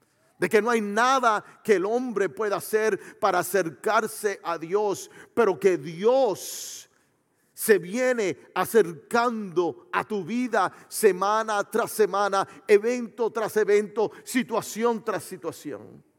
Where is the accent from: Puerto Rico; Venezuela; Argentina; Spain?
Puerto Rico; como buen puertorriqueño queríamos brincar